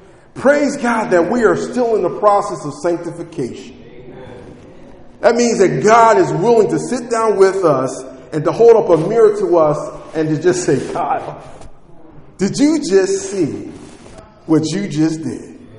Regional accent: Philadelphia, Pennsylvania, United States; I grew up in North Philly, 22nd and Allegheny

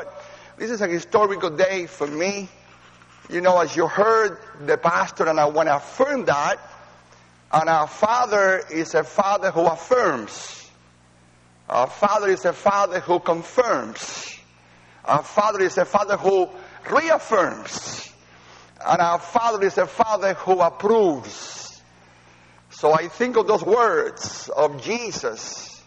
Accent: Cuba; also born or lived in Spain; now in United States; I came from Cuba as a refugee. I know about what it means to be a refugee. Went to Spain for 2 years, had nothing. Came to America.

